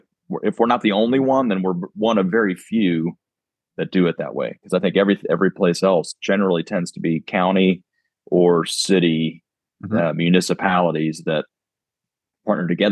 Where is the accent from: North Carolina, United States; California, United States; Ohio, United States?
Ohio, United States; Centerville; now in Texas, United States; Well, I'm not a native Texan either. I'm from Ohio. So I was in an area that was literally, I went to the Centerville City Public Schools.